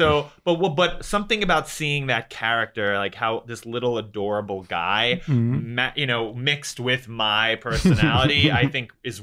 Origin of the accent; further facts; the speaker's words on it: New York, United States; For me, I grew up in New York.